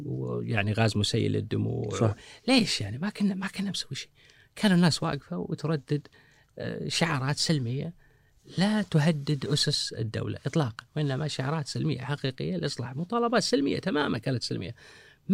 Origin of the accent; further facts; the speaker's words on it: Kuwait; عندنا في الكويت